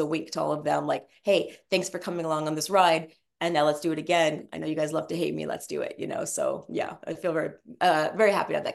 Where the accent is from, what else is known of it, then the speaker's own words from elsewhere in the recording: Canada; I've had my hometown fun in Canada for sure.